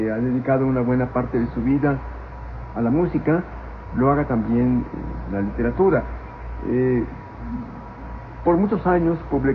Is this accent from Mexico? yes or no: yes; Mexico City, Mexico; Exactamente de la Ciudad de México.